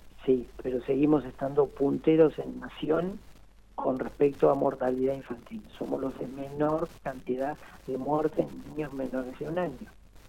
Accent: Neuquén, Argentina; Yo soy neuquino, y disculpen que tenga la camiseta puesta.

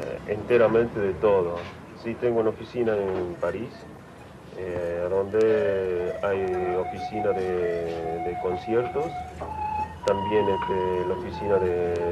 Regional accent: Humahuaca, Jujuy, Argentina; now in France; porque mi familia están siempre en mi pueblo, en Humahuaca.

